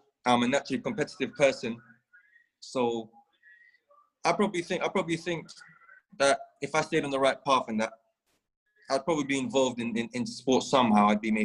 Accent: London, United Kingdom; I'm a super lightweight, born and bred in London, the UK.

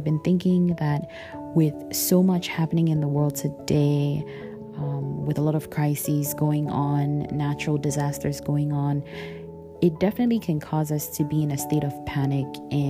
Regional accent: Ghana; as you all know, I come from Ghana.

